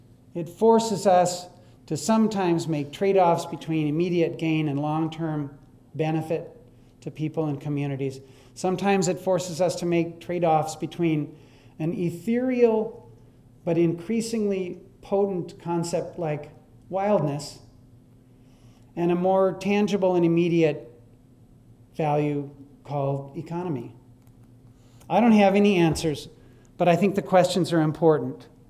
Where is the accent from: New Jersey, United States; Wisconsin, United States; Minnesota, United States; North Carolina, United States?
Wisconsin, United States; as I did when I was a young man growing up in Wisconsin.